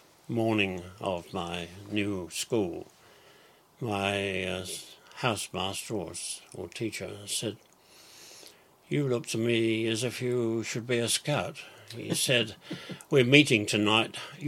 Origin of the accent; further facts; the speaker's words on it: Bedford, East of England, United Kingdom; born there; I was born in Bedford on the 4th of December 1925.